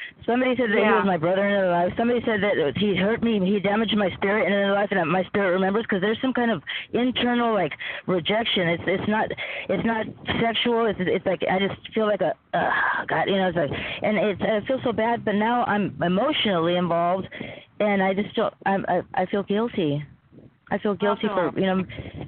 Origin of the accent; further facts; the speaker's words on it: California, United States; I grew up in California, you know.